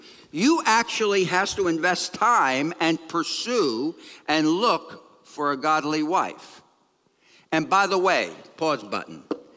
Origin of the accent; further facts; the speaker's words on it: East Coast, United States; moved away; I come from the East Coast. A lot of Mediterranean people. I'm Italian. A lot of Mediterranean people. I have been here now for almost 30 years.